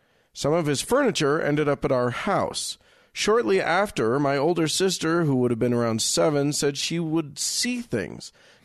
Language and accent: English; West Virginia, United States; I'm an atheist from West Virginia.